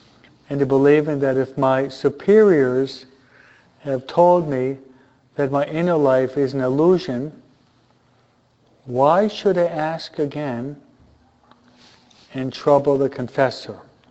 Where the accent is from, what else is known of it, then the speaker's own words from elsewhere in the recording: Philippines; accent: Filipino; English is a second language; He's not going to understand my Filipino accent, okay?